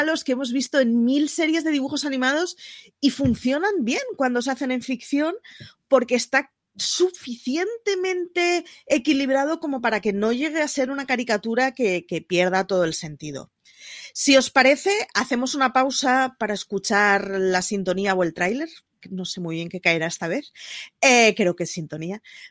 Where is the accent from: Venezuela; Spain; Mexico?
Spain; Barcelona, Catalonia; Como barcelonesa que siempre sí es representada por una Sagrada Familia a la que no voy ni una vez al año.